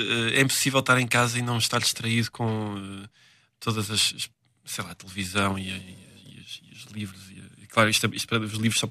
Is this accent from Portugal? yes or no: yes; Beira, Portugal; Nós somos beirões, e então aquela comida que é pesada